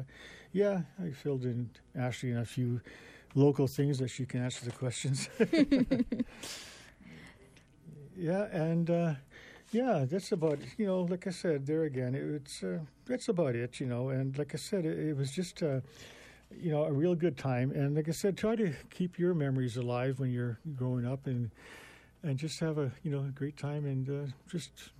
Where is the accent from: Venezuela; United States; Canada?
Canada; Winnipeg, Manitoba; I sure had great memories of growing up in Winnipeg